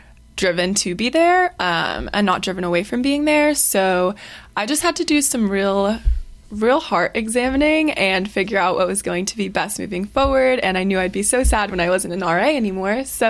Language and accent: English; New York, United States; now in Nashville, United States; as he said, I'm from New York. I moved to Nashville 3 years ago to start at Belmont University.